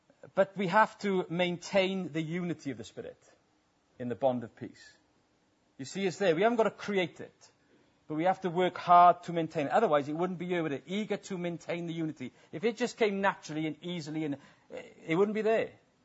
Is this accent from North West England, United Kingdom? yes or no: no; Wales, United Kingdom; as a Welshman, you might have guessed, I'm a proud Welshman.